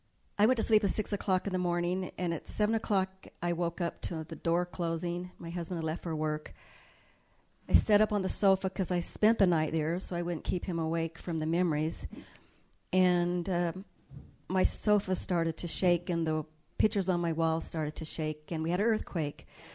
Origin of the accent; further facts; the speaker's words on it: Colorado, United States; I'm from Colorado, one of seven children.